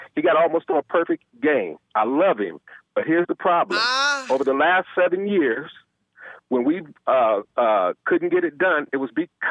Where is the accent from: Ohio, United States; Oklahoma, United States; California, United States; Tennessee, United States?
California, United States; I'm from California, raised in California. I'm 60 years old.